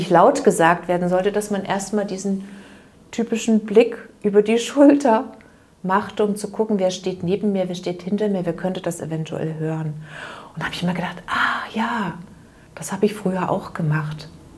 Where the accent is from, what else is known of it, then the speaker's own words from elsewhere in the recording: Halle, Saxony-Anhalt, Germany; ich komme ursprünglich aus der ehemaligen DDR, ich komme aus Halle.